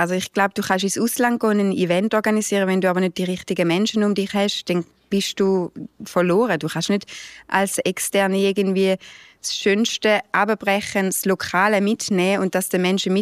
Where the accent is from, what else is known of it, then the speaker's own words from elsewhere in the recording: Thurgau, Switzerland; now in Basel, Switzerland; das kann jetzt in Basel sein, wo ich 7 Jahre bin, aber das kann auch im Thurgau sein, wo ich aufgewachsen bin.